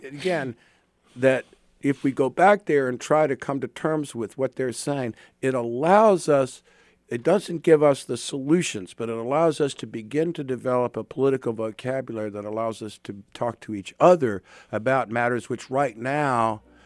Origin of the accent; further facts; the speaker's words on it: Virginia, United States; I mean, I'm a Southern. I'm from Virginia.